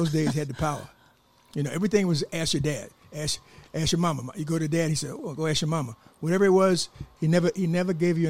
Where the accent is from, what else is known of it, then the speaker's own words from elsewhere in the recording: Gary, Indiana, United States; also born or lived in Chicago; I was born in Gary, Indiana, and spent half of my life between Gary, Indiana, and Chicago.